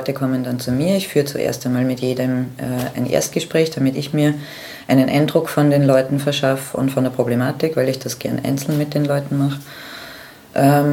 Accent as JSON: {"language": "German", "country": "Austria", "said": "Ja, ich bin 37 Jahre, ich komme aus Österreich"}